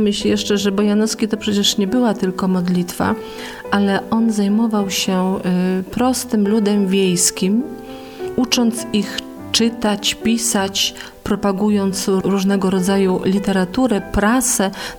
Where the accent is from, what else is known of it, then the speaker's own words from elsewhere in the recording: western Poland, Poland; Ja osobiście pochodzę z zachodniej Polski